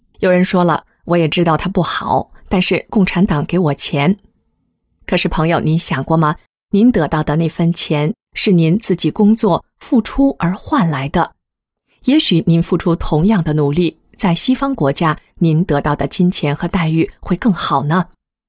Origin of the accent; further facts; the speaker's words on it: China; 作为中国人，我们都为自己国家的悠久历史、博大而精深的传统文化感到自豪。